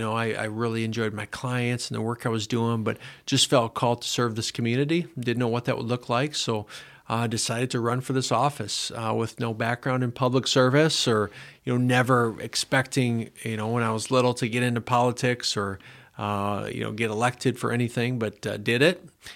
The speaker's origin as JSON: {"language": "English", "region": "Minnesota", "country": "United States", "tie": "born or raised there", "said": "I grew up in Minnesota. It's changed a lot since I grew up there. Moved to Sioux Center, Iowa for college."}